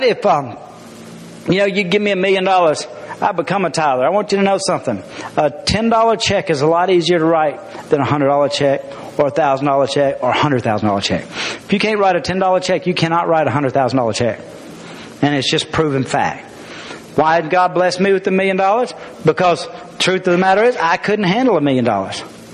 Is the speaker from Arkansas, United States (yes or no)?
yes; Arkansas, United States; especially growing up in Arkansas and in different religions